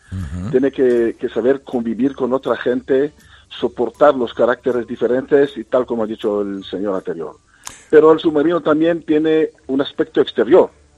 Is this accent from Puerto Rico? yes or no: no; Israel; Spanish is a second language; Yo soy de origen de Israel y era buzo de la Marina de Israel